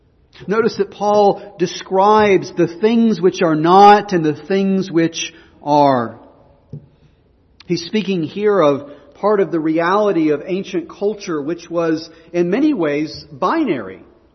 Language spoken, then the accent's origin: English; Texas, United States; I'm a Christian because of all things I grew up in Texas. That's why. God loves Texans, right?